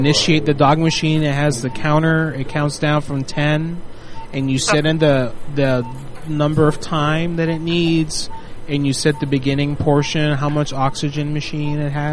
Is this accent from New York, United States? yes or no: no; Orlando, Florida, United States; I'm from Orlando, all right?